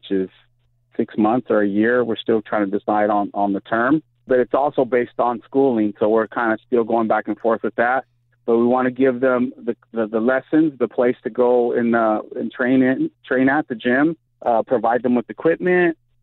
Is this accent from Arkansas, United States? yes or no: no; Long Beach, California, United States; I know, you know, I grew up in Long Beach and, you know, I had to deal with that kind of stuff all the time, you know?